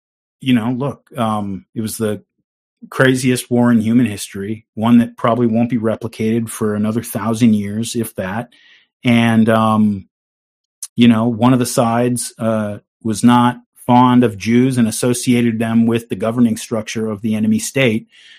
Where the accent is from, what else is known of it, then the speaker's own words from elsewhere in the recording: United States; Like that is something that strikes me, even as an American, as much more obscene